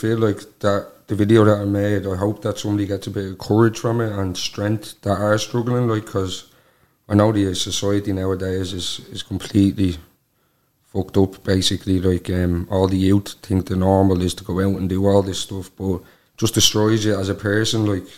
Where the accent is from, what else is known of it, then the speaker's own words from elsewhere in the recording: Ulster, Ireland; I'm 28 and I'm from Donegal.